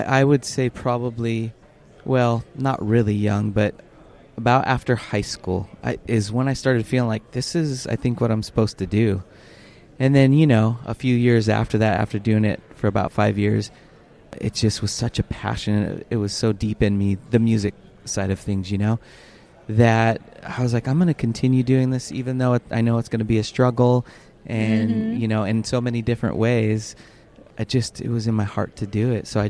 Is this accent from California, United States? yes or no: yes; San Diego, California, United States; also born or lived in Lake Havasu; I'm from San Diego, but I was living in Lake Havasu because I went to high school there. And I moved back to San Diego